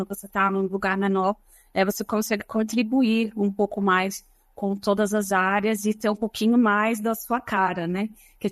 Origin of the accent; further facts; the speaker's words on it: Rio de Janeiro, Brazil; now in São Paulo, Brazil; E depois vim para São Paulo, sou carioca